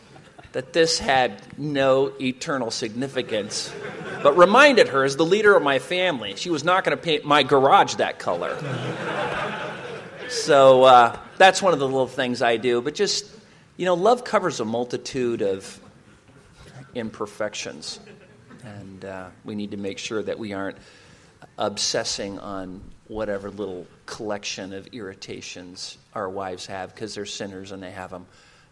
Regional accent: Ireland; being the Irish man that I am

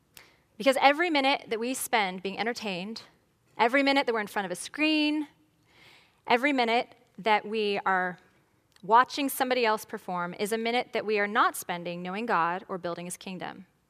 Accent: California, United States; I'm from California, so I follow it closely.

